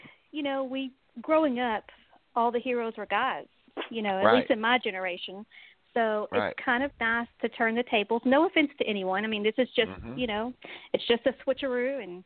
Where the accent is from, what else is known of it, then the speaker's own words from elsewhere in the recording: Texas, United States; I'm from Texas, you know.